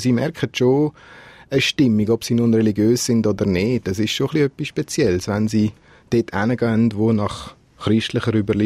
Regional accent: Switzerland; now in Israel; wir als eine Schweizer Familie, die in Israel leben

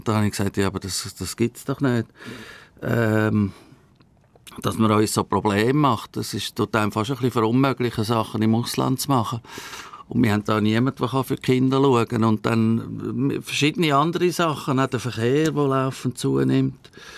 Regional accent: Switzerland; now in Cuba; Die Schweizer gelten überall als reiche Leute, weil das Image der Banken, obwohl es ja nicht so ist, Banken sind ja nicht am Volk eigentlich, aber wo man als Schweizer reinkommt

